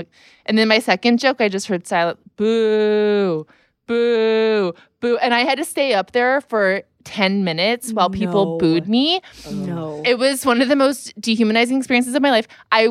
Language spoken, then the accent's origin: English; Azores, Portugal; We're Azorean, yeah.